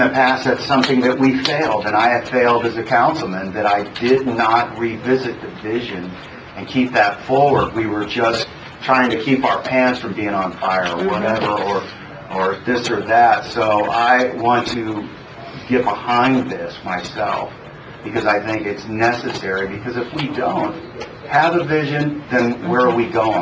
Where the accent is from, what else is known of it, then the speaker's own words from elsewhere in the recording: Florida, United States; moved away; I've lived mm-hmm. here for 38 years this summer, and I came from Florida.